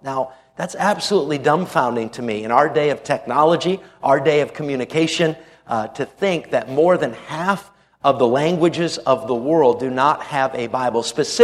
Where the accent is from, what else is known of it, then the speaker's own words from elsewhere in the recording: New England, United States; And I grew up in New England, grew up in Maine and New Hampshire, and was saved at the age of 7.